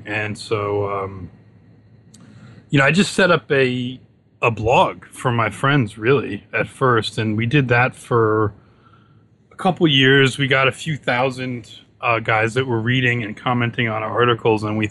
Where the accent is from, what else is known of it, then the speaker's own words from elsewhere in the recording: New York, United States; the funny thing is both Seventh Son and I grew up in the New York area.